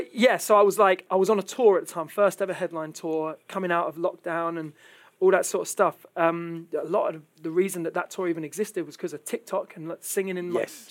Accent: Ireland; I don't do well in the heat because I'm Irish. And so, like, I don't sound it, but I am.

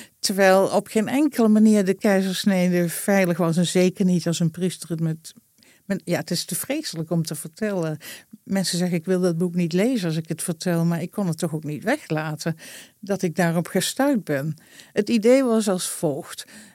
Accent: Groningen, Netherlands; Ik kom uit Groningen

